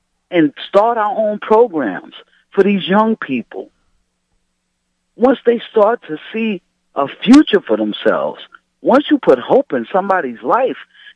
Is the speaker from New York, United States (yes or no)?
yes; Bronx, New York, United States; from the Bronx.